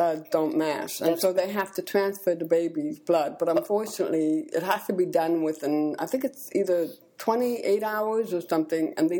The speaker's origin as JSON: {"language": "English", "town": "Beverly", "region": "Illinois", "country": "United States", "tie": "born there", "said": "I was born in Beverly, Illinois, in the Air Force."}